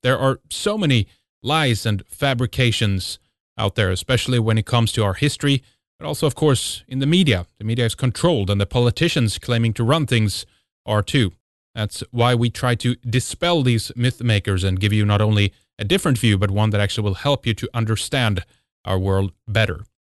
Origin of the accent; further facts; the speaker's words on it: Sweden; I'm from Sweden